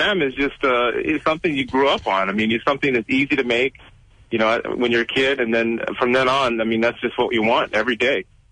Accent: Hawaii, United States; I'm going to bring this up because I'm from Hawaii.

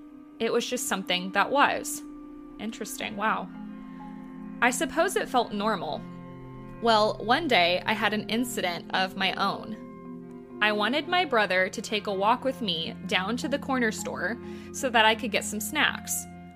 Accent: Terre Haute, Indiana, United States; I grew up in Terre Haute, Indiana, in a haunted house.

